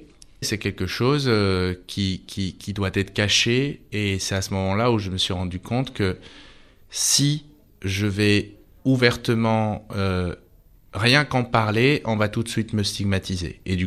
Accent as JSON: {"language": "French", "town": "Rabat", "region": "Rabat-Salé-Kénitra", "country": "Morocco", "tie": "born or raised there", "moved": "as an adult", "said": "Je suis né et j'ai grandi au Maroc, où j'ai passé 28 ans de ma vie. C'était à Rabat, la capitale, dans un quartier populaire où la vie ne s'arrête pas."}